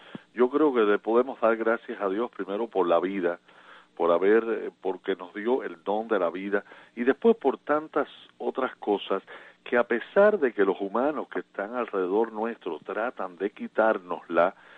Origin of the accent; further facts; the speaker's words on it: Cuba; nos ha tocado vivir como cubanos